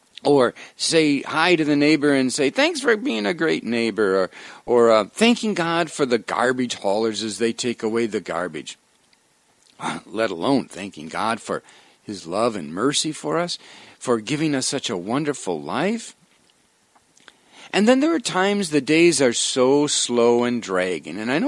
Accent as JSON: {"language": "English", "region": "Wisconsin", "country": "United States", "tie": "born or raised there", "said": "I grew up in Wisconsin, and that's the state bird."}